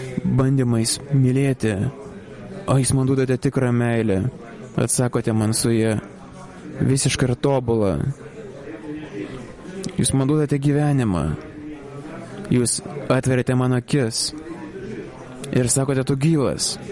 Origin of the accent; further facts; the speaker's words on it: Spain; aš iš Ispanijos.